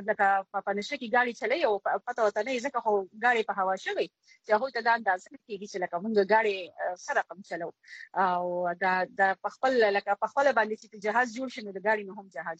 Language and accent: Pashto; Karachi, Sindh, Pakistan; زه خو په کراچۍ کې پیدا لوي شو